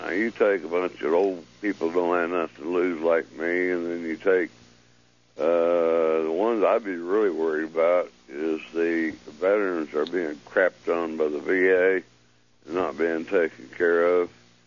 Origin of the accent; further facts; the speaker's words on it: England, United Kingdom; I am English, of course.